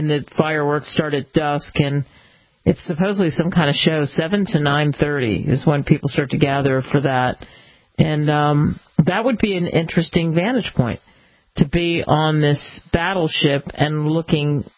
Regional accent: Pennsylvania, United States; for me it really is significant because I grew up outside of Philadelphia, and you know, it's all about that.

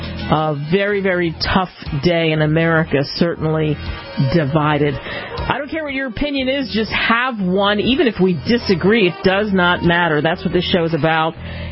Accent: Pennsylvania, United States; I grew up in having an opinion growing up outside of Philadelphia.

